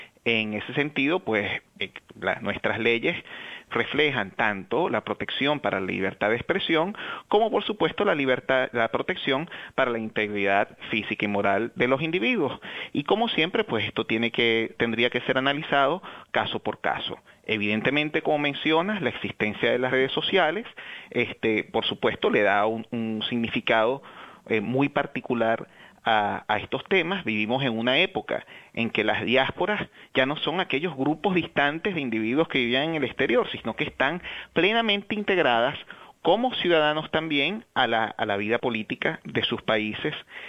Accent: Venezuela; now in Australia; como venezolano en efecto y habiendo pues vivido en Australia permanentemente ya por varios años

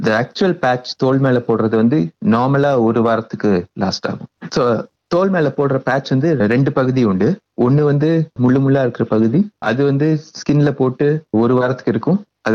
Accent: Tiruchirappalli, Tamil Nadu, India; also born or lived in Chennai / Coimbatore; நான் சென்னை அல்லது மெட்ராஸ்ல பிறந்தேன். வளர்ந்தது எல்லாம் தமிழ்நாடுல திருச்சியில. காலேஜ் வந்து கோயம்புத்தூர்ல படித்தேன்.

